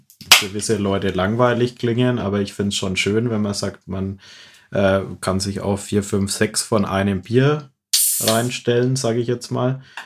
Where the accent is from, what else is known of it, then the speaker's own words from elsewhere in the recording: Bavaria, Germany; bei uns in Bayern